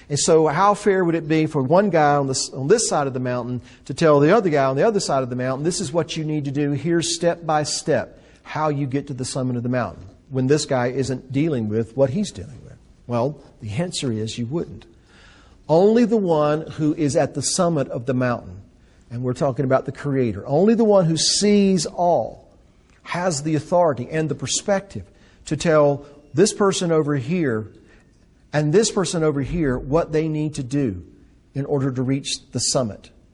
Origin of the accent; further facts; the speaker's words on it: Tennessee, United States; You know, I'm from Tennessee, and when I come to New Mexico or to California or wherever, I realize that there are laws in those states that are different from my laws.